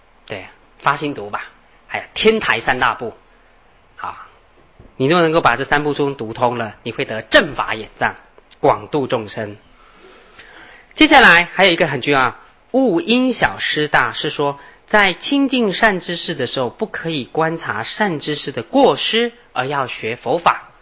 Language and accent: Chinese; China; 所以我们中国人是非常有福报的，你知道吗